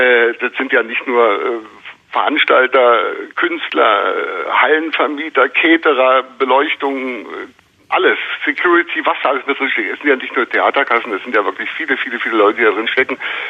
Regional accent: Berlin, Germany; also born or lived in Bremen; Geboren bin ich wirklich in Bremen, bin aber seit wahrscheinlich 62, 63 Jahren mit in Berlin. Auch gar nicht mal in Kreuzberg aufgewachsen, sondern mehr im behüteten Grunewald. Und dann hat es mich doch so mit Mitte 20 irgendwann nach Kreuzberg erstmal beruflich und dann auch privat und dann da gewohnt verschlagen.

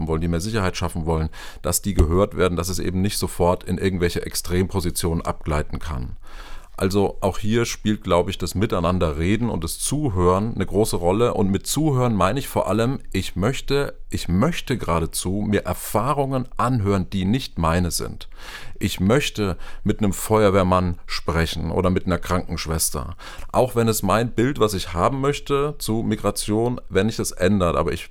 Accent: Würzburg, Bavaria, Germany; Würzburg ist ja meine Heimatstadt

